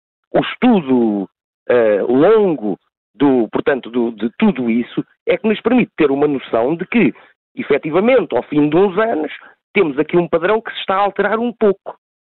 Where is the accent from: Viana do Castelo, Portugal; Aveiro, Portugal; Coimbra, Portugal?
Coimbra, Portugal; Arganil; um jornalzinho lá da minha terrinha, que é a Comarca de Arganil.